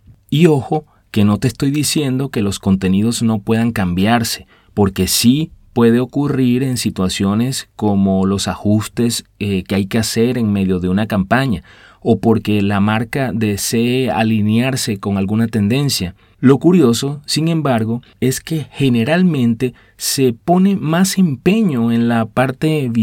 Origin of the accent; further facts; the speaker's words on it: Venezuela; recordé la frase que decía un pintoresco personaje de una telenovela muy vista en mi país en los años 90.